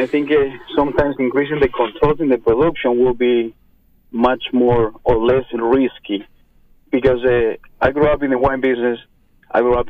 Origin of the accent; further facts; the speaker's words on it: Argentina; English is a second language; moved away as an adult; I grew up in a winery. My family owns, I'm a third generation of winemaker, and I'm from Argentina, actually, and I moved here 5 years ago